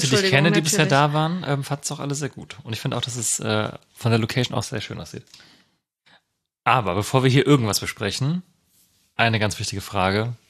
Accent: North Rhine-Westphalia, Germany; ich komme ja aus der Gegend.

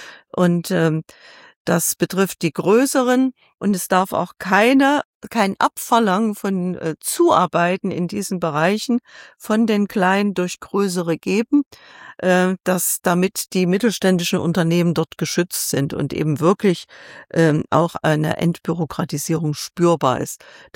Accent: Thuringia, Germany; ich komme aus Thüringen, ist ein gutes Beispiel.

